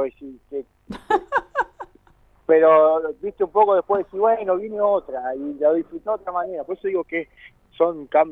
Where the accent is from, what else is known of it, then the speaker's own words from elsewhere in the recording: Villa Regina, Río Negro, Argentina; En ese entonces yo soy nativo de Villa Regina.